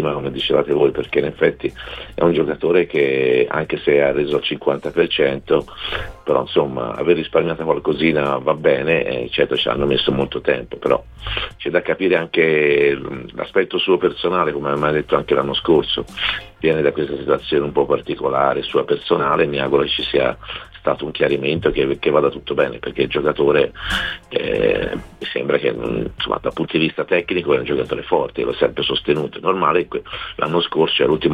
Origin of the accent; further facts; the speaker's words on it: Viareggio, Tuscany, Italy; la mia giovinezza a Viareggio